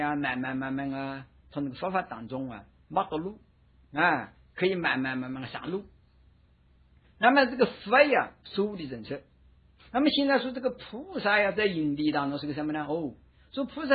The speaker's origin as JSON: {"language": "Chinese", "country": "China", "said": "所以我们中国人就说话哟，"}